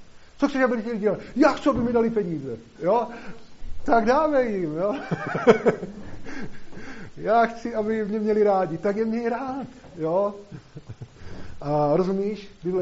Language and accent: Czech; Šumperk, Olomouc Region, Czechia; já jsem ze Šumperka